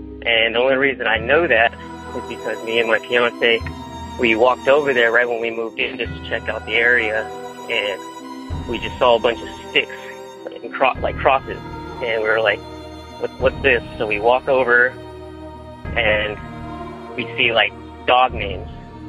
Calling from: Mentone, California, United States; Well, I come from Mentone, California, kind of a little ways down from going up Forest Falls and a road to get to Big Bear.

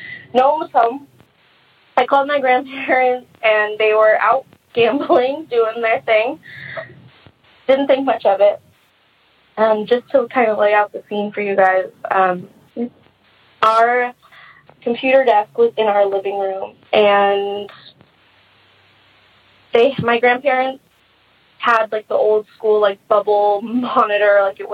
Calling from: California, United States; I'm calling from Southern California. My story is about the house that I grew up in.

